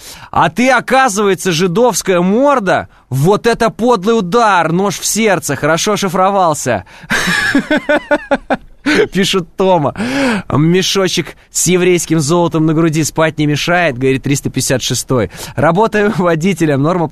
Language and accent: Russian; Oral, West Kazakhstan Region, Kazakhstan; now in Moscow, Russia; я вот из Уральска, да, вы вот из Актюбе.